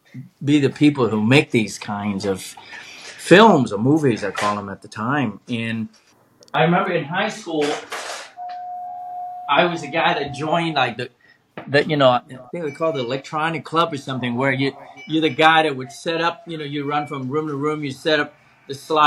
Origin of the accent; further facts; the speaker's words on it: Vietnam; English is a second language; I can recall, you know, 8 or 9 years old, watching those Hong Kong movies, growing up in Vietnam